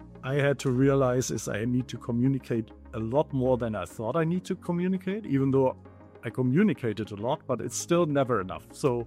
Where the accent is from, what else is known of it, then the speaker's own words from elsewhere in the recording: Germany; now in Amsterdam, Netherlands; I'm originally from Germany and currently I'm living in the beautiful Amsterdam